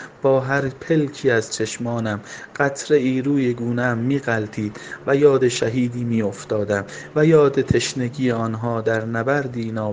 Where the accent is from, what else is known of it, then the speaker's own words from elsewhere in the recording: Hamadan, Iran; تا گفتیم بچه همدانیم